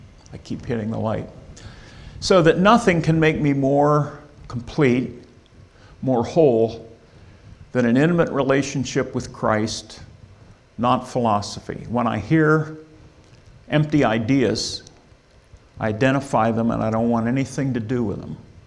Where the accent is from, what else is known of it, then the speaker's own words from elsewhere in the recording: Enola, Pennsylvania, United States; I grew up in Enola, and I was the fourth child in a family of four. And I worked in Enola with Mr. Shover at Shover's Esso